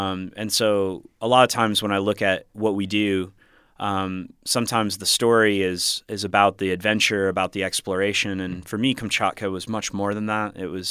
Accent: United States; I grew up on Lake Michigan on the water.

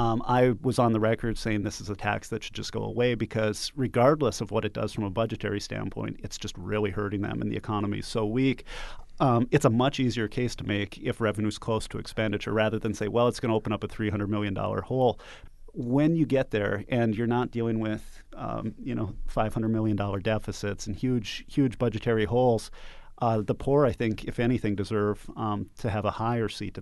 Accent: Alabama, United States; One example, I came here from Alabama.

